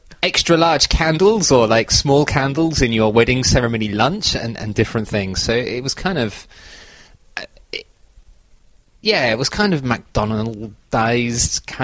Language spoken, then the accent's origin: English; United Kingdom; Well, yeah, because I'm British, maybe.